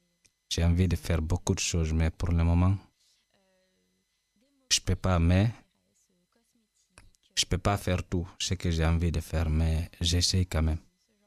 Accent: Guinea; moved away as an adult; now in Tours, France; Je suis guinéen, Guinée-Conakry. Je suis arrivé en France, ça fait 10 mois, 11 mois comme ça, le 1er juillet 2021. Je suis arrivé directement à Tours ici, par hasard.

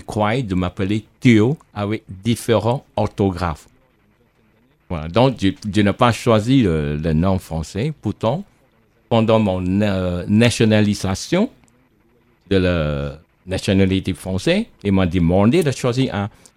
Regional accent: Fujian, China; d'origine, je suis venu de Chine, dans la région de Hokkien.

